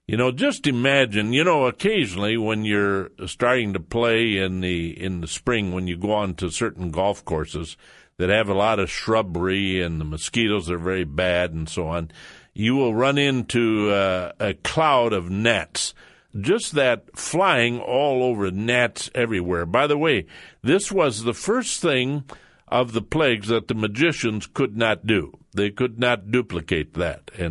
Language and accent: English; Iowa, United States; I grew up in Iowa, and we lived in a small town